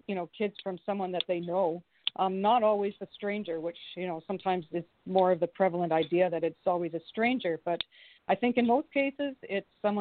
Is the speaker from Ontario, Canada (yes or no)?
yes; Ontario, Canada; I was born and raised in Ontario, and my husband and I moved to British Columbia 3 years ago, and we love it out here.